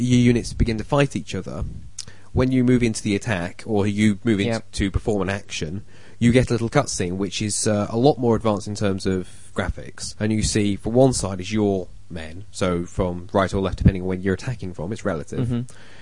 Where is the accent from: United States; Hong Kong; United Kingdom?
United Kingdom; England; We're not American. We're proud to be English.